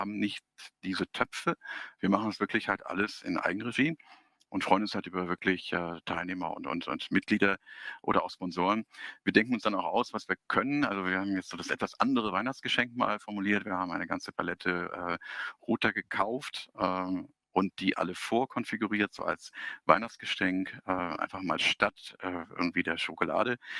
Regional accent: Hamburg, Germany; Ich bin auch Hamburger und freue mich, dass ich das in München machen darf.

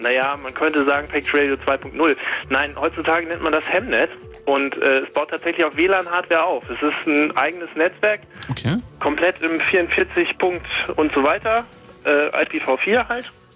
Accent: Osnabrück, Lower Saxony, Germany; also ich komme aus Osnabrück

